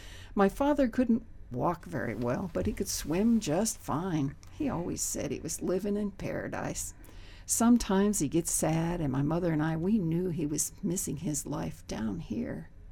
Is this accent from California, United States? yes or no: yes; Hollywood, California, United States; born there; I was born in Hollywood.